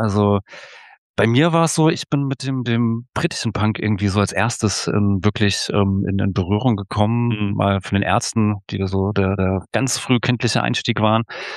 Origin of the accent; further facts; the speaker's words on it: Hesse, Germany; ich komme ja eigentlich aus dem Dorf, ja, aus dem Rheingau, das ist so eine kleine dörfliche Weinbaugegend, so 20, 30 Kilometer vor Wiesbaden